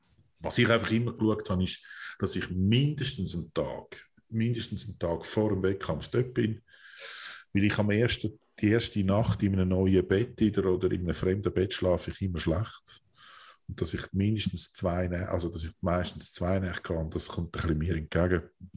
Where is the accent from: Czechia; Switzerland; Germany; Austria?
Switzerland; da kommen wir natürlich aus der Schweiz